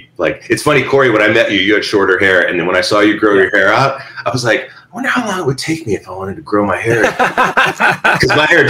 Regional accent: Simi Valley, California, United States; And I grew up working at this music store where I grew up in Simi Valley.

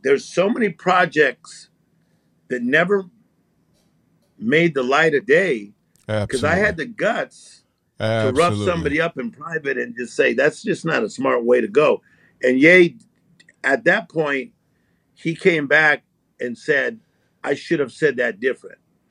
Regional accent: Compton, California, United States; when we were raised in Compton as kids, lower income, seven people in a 2-bedroom apartment

